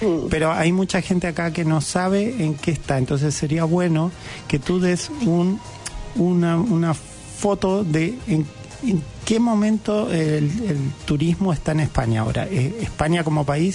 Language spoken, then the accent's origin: Spanish; Montevideo, Uruguay; born there; Sí, bueno, yo soy español uruguayo. Nací en Montevideo, pero tengo ambas porque mi madre y toda su familia eran de Galicia.